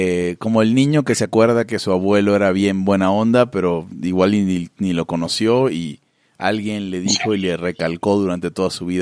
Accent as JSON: {"language": "Spanish", "country": "Mexico", "said": "Los mexicanos... Porque soy mexicano."}